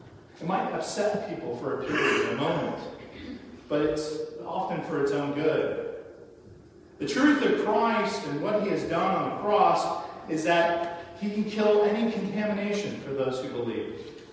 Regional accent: San Diego, California, United States; I used to have really bad eczema as a kid, and so growing up in San Diego, when I'd go into the ocean, it would just heal.

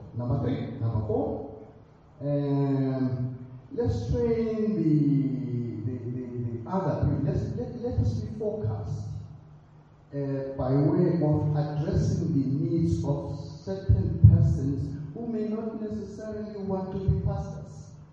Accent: Eswatini; I'm from Eswatini, for example, and it's a small country with about 1.2 million people.

